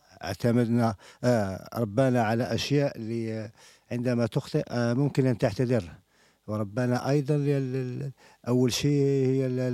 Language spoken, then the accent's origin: Arabic; Algiers, Algiers Province, Algeria; أنا من مواليد جزائر الوسطى، يعني عشت في ميسونيا للحي الأول، ولكن في سوريكال صغري وكبري وترعرحت في هذا الحي سوريكال، الحي الشعبي